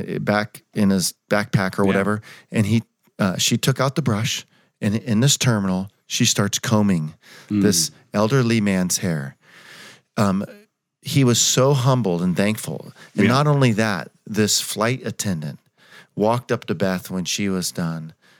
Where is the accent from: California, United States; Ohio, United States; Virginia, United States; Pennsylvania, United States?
California, United States; I love California. I'm a Californian.